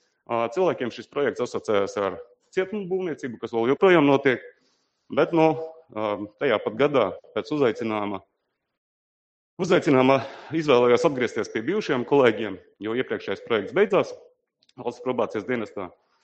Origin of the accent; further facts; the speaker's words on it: Balvi, Balvi Municipality, Latvia; mana dzimtā pilsēta ir Balvi.